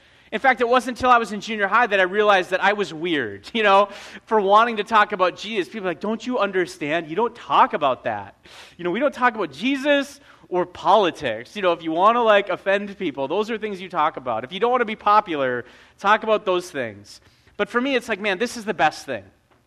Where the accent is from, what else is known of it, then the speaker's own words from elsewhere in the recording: North Dakota, United States; born and raised in North Dakota and came to Christ at a yo